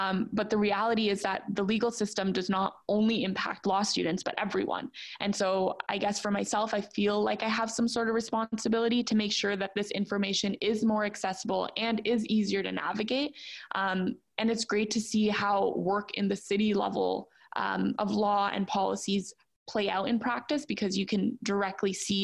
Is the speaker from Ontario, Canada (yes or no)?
yes; Toronto, Ontario, Canada; So honestly, for a number of years, I grew up in Toronto. And so as a child, I was very involved with the city.